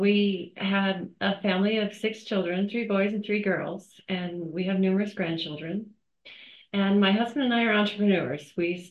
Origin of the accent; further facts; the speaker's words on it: Denver, Colorado, United States; I was born in Colorado. I grew up in Denver, and I was very until age 12.